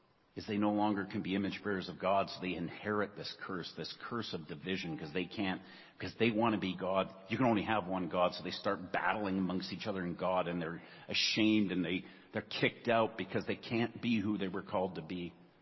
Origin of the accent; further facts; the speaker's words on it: Prince George, British Columbia, Canada; Forgive me, I'm from Prince George.